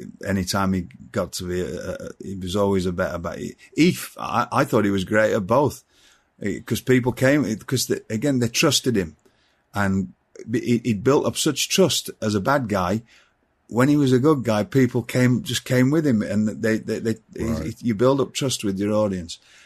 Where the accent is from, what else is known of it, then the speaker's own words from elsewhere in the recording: England, United Kingdom; I grew up in England.